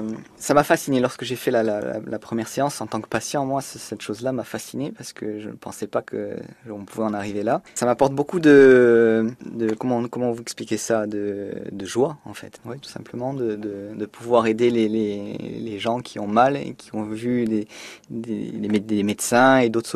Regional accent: Bastia, Corsica, France; Alors moi je suis de Bastia donc oui. J'aime bien le nord.

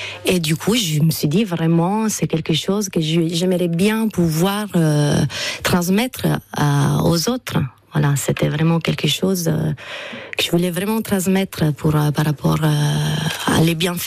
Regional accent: Italy; voilà, en Toscane, parce que je suis italienne.

